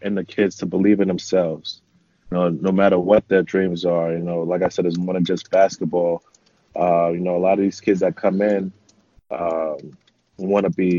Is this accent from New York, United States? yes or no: yes; New York City, New York, United States; I'm from New York City. It's almost impossible not to play basketball living in New York.